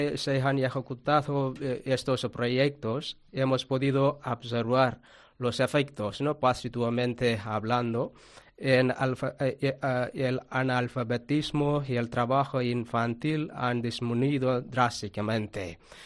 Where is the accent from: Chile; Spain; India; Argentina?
India; Tamil Nadu; Spanish is a second language